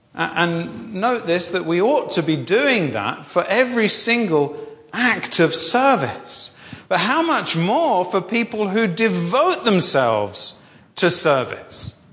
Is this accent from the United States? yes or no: no; England, United Kingdom; as a Brit, I've no idea what the culture is in Northern Ireland, but in Southern England, the culture is we don't mention it.